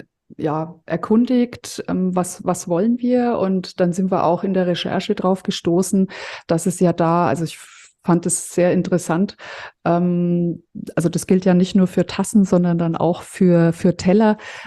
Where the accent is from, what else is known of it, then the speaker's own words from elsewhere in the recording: Fürth, Bavaria, Germany; Also ich komme ja aus Mittelfranken, aus Fürth. Das ist die Kleeblattstadt Fürth. Und Fürth, das mit dem Kleeblatt, das ist einfach unser Stadtwappen.